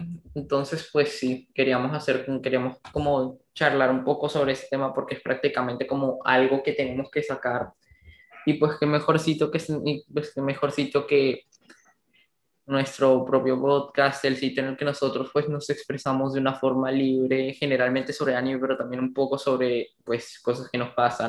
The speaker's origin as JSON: {"language": "Spanish", "country": "Colombia", "said": "tanto ese como yo somos colombianos y pues ya todos saben lo que está pasando en Colombia"}